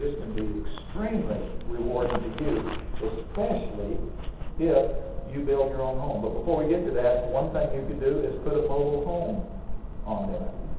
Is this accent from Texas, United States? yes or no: no; Georgia, United States; moved away; I was born and raised in Georgia, where it's real hot. So we live within 100 miles of Canada